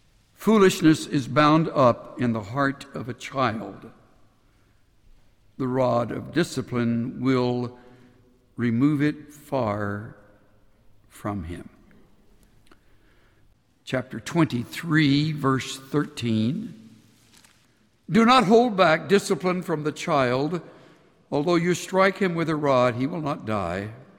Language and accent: English; Houston, Texas, United States; I was born and reared in South Texas. Matter of fact, from about third grade on, I lived through my adolescence and ultimately into young manhood in the city of Houston.